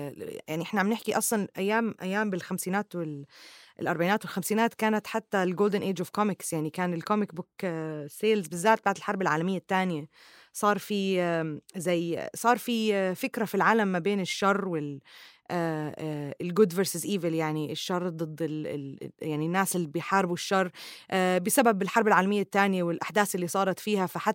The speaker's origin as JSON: {"language": "Arabic", "country": "Jordan", "said": "أنا من الأردن ما كان عنا هذا الإشي"}